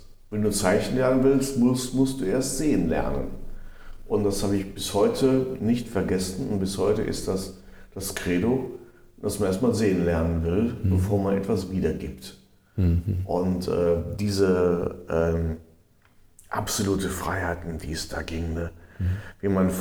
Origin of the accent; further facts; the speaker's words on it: Essen, North Rhine-Westphalia, Germany; Und ich komme ja aus Essen